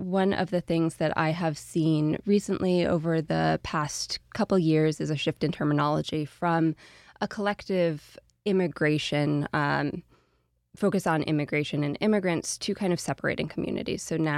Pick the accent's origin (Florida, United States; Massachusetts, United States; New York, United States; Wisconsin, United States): New York, United States; I grew up in Columbia County. I didn't anticipate that I would be moving back to upstate New York